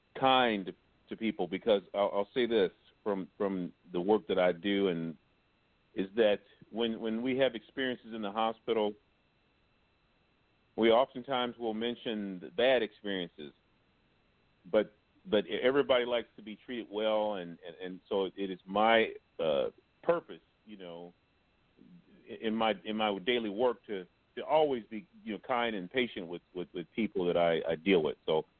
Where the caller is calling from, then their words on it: Indianapolis, Indiana, United States; I'm calling from Indianapolis